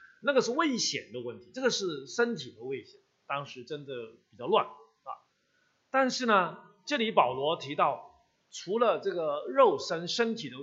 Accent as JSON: {"language": "Chinese", "country": "Hong Kong", "tie": "born or raised there", "lives_now": "Toronto, Canada", "said": "我是香港人，所以现在香港过去两个月呢，我的心态就好像当年看着北京30年以前这个感受啊，因为这个土生土长的地方很难过，"}